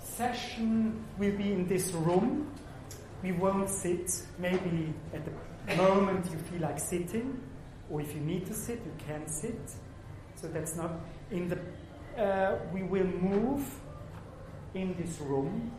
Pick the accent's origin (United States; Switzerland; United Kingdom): Switzerland; also born or lived in South Africa / Germany; now in Barcelona, Spain; I was born in South Africa, grew up in Switzerland, worked in Germany, and I live now in Spain, Barcelona.